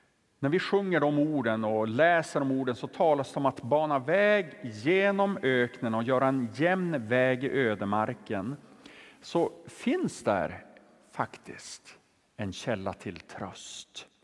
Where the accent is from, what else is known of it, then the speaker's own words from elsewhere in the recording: Sweden; Jag är ju från Norr- och Västerbotten och där är det berg och dalar överallt.